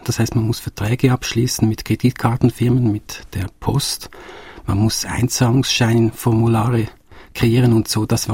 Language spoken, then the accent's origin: German; Switzerland; weil wir ja selber auch Schweizer Filme machen, als Schweizer Filmemacher.